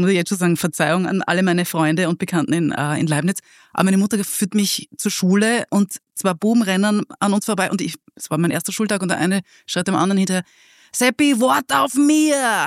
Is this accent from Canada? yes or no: yes; Canada; first language en; German is a second language; also born or lived in Styria; Bin ja in Kanada aufgewachsen.